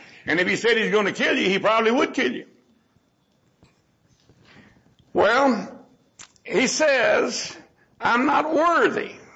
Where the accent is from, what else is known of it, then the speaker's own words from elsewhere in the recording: United States; born there; And then, I tell you what, I was born in America.